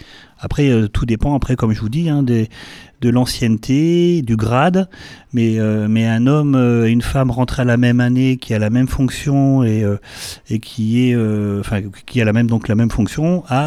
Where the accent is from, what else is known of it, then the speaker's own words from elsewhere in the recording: Vendôme, Centre-Val de Loire, France; born there; Je suis né à Vendôme et puis j'ai fait ma carrière de pompier à Vendôme. Donc j'ai été formé dans le Loir-et-Cher, à Blois